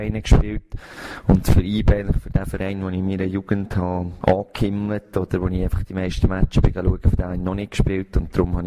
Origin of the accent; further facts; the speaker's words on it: Bern, Switzerland; Also ich bin in Bern aufgewachsen